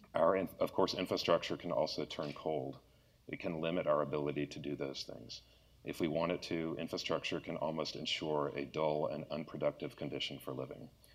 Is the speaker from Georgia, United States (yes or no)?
yes; Chamblee, Georgia, United States; I grew up in Chamblee. I grew up on I-285, basically between Buford Highway and Perimeter Mall.